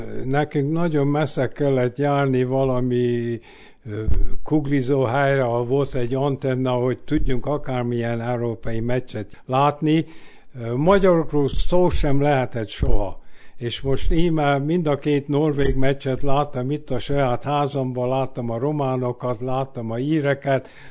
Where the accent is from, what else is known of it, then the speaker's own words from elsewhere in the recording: Austria; now in United States; Ahol én felnőttem, még Ausztriában is minden falunak volt csapata